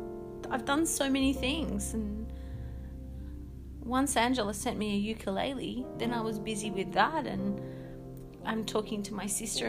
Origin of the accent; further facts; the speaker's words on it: Australia; also born or lived in Japan; I'm going to go through my own kind of reverse culture shock, moving back to Australia as an Australian